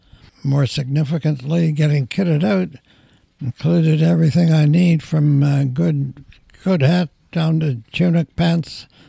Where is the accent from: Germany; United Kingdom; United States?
United Kingdom; England; is going to be in Canada, and you were born and raised in England.